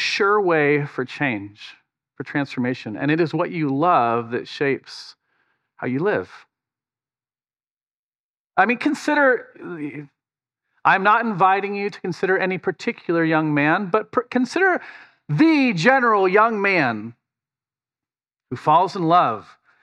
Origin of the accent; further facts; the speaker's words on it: Vashon Island, Washington, United States; And I'm from Washington State, an island, Vashon Island near Seattle and Tacoma, where people do not say that.